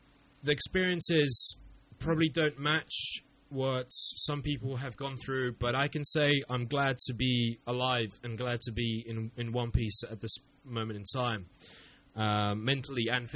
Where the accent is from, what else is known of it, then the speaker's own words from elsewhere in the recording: Bosnia & Herzegovina; Basically, I mean, I grew up in Bosnia, and there was quite a lot of conflict